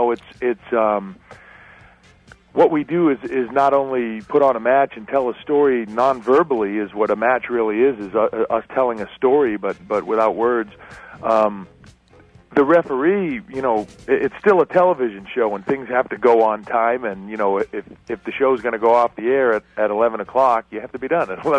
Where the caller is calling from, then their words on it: Massachusetts, United States; I am actually in Massachusetts right now.